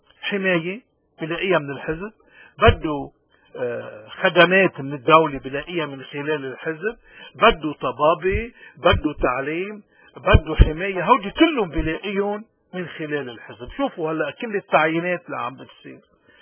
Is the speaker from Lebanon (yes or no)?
yes; Lebanon; إذا نحن كلبنانيين خارج لبنان، ليش نحن إبلانين إنه نكون تحت القوانين بأي بلد عايشين فيه؟